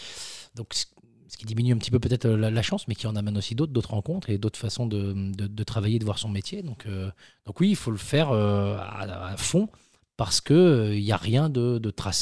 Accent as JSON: {"language": "French", "town": "Saint-Lô", "region": "Normandy", "country": "France", "tie": "born or raised there", "said": "moi, je suis natif de Saint-Lô"}